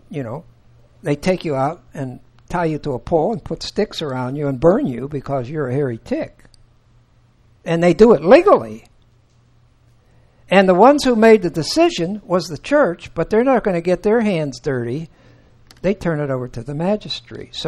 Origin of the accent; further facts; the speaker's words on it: Colorado, United States; I couldn't live here. I'm from Colorado. I'll die here.